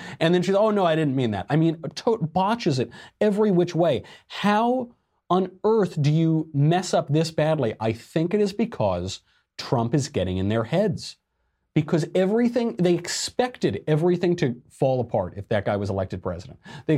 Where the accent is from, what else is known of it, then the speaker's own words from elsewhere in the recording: Arizona, United States; those troglodyte knuckle draggers in my home state of Arizona.